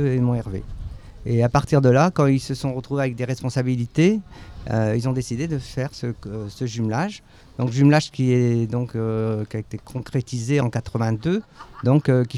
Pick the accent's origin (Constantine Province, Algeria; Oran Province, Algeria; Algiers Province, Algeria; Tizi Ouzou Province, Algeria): Constantine Province, Algeria; Constantine; born there; Moi-même, je suis né en Algérie, donc à Constantine, donc justement dans la région de Sétif.